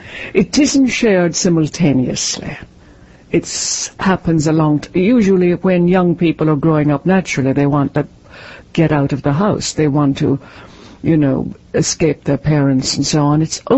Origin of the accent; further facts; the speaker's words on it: Ireland; where I grew up and in Ireland, it was, and still is to a great extent, as recent history has proven, it was a very narrow and religious and claustrophobic society.